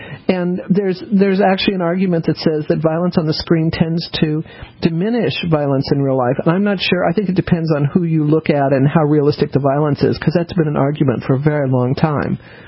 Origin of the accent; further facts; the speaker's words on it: Colorado, United States; I grew up in Colorado, so my uncle was actually a cowboy.